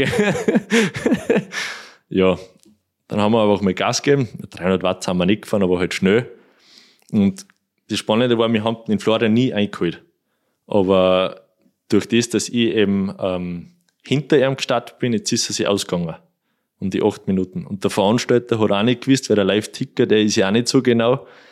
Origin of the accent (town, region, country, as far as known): Kuchl, Salzburg, Austria; born or raised there